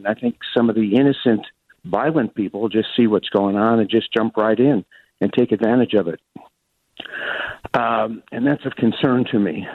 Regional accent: Skokie, Illinois, United States; now in Los Angeles, United States; even though I've lived in L.A. for many years, I grew up in Skokie. I went to Evanston High.

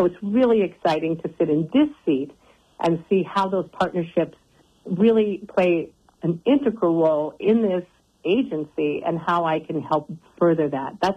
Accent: United States; growing up on the Rocky Mountain front, recreating was part of that ranching lifestyle.

